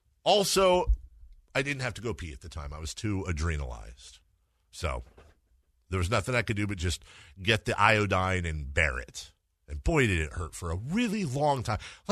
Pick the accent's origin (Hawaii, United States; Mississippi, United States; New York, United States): Hawaii, United States; Kailua; My dudes, although I have a 714 number, I was born and raised in Hawaii. Kailua is on the east side of Oahu, Trade Wind Central.